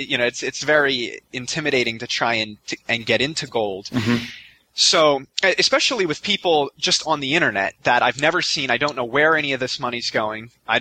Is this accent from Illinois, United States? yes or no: no; Somerville, New Jersey, United States; born there; I was born in Somerville, New Jersey, right in the center.